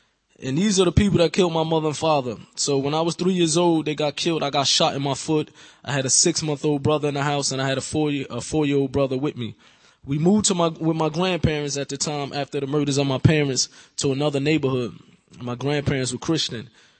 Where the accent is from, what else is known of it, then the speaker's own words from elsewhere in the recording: New Jersey, United States; I grew up in New Jersey. I had parents that reverted to Islam. African-American father and a Puerto Rican mother.